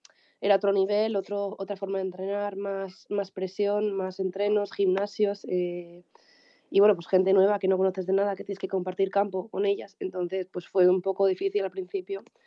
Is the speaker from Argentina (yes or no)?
no; Asturias, Spain; moved away; cuando me fui de Asturias a jugar fuera